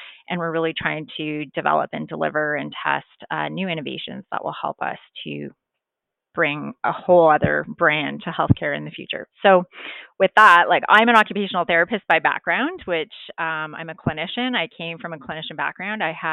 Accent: Ontario, Canada; So growing up in Northern Ontario, I experienced that firsthand.

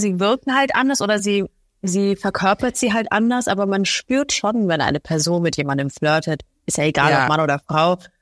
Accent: Munich, Bavaria, Germany; weil wir sind ja beide aus München

